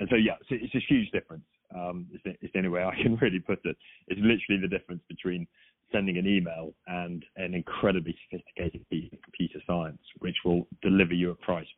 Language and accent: English; United Kingdom; It's even harder when you're a Brit.